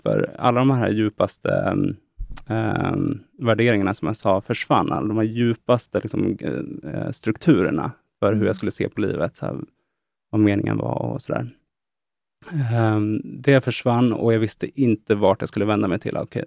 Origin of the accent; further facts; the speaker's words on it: Edsbyn, Gävleborg County, Sweden; vi har ett berg i Edsbyn där jag kommer ifrån.